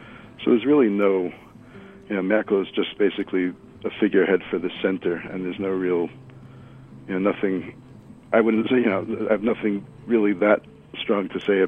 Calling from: Leipzig, Saxony, Germany; I'm calling again from Leipzig

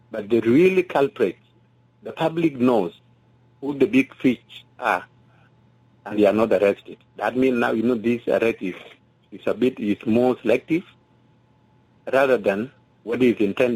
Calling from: Malakal, Upper Nile, South Sudan; I'm calling from Malakal.

